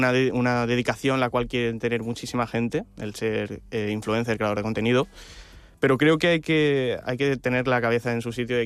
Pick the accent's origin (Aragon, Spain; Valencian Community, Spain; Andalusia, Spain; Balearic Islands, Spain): Balearic Islands, Spain; yo soy de aquí, de Mallorca. Uh-huh. Tengo 22 años.